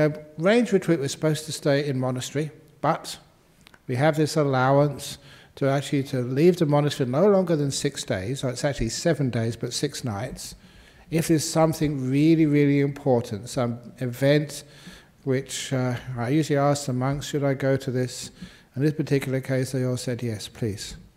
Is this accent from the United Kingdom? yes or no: yes; London, United Kingdom; born there; I was born in London.